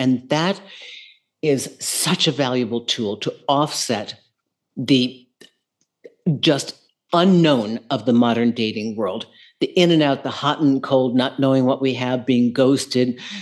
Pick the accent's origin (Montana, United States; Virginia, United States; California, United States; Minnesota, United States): Minnesota, United States; I remember when I was growing up in Minnesota, we had horses.